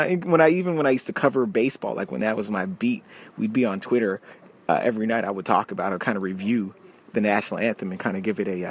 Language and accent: English; Canada; as a Canadian listening to, you know, someone taking it upon themselves to change the lyrics to your anthem